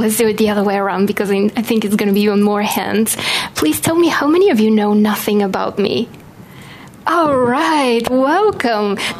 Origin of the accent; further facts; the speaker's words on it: Bulgaria; born there; English is a second language; I was born in Bulgaria, and I grew up without any discussions about God, about angels, about religion in my life.